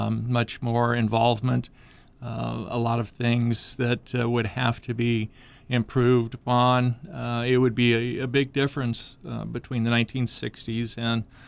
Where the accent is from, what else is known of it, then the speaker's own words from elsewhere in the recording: Indianapolis, Indiana, United States; I came from Indianapolis, Indiana.